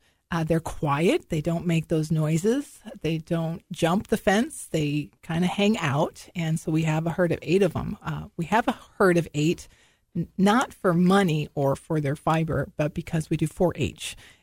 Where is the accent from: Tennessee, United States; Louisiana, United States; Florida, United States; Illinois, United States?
Illinois, United States; moved away as an adult; now in New Hampshire, United States; Originally, I'm from Illinois. I'm a transplant here in New Hampshire. We moved up here.